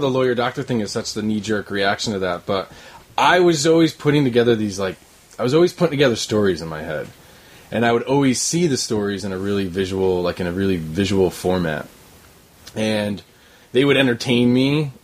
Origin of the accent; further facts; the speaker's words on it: New York, United States; And I think growing up in the Adirondacks, there's something about the surroundings here where I think I really formed my aesthetic